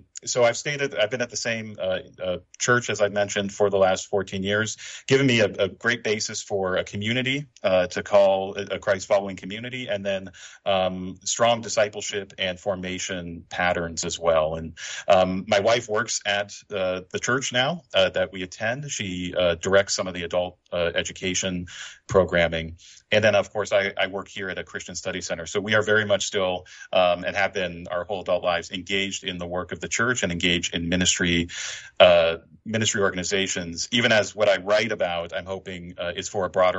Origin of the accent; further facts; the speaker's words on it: Colorado Springs, Colorado, United States; And so I grew up in Colorado Springs in the 90s, a pretty big hotbed, I didn't know it at the time, for a lot of evangelical activity, a lot of organizations there.